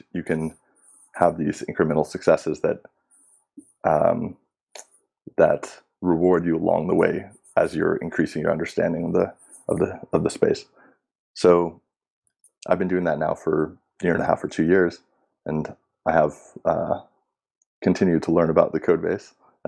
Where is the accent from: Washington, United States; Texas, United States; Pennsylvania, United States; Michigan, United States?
Texas, United States; I was born and raised in Texas, and I appreciate or respect certain aspects of it.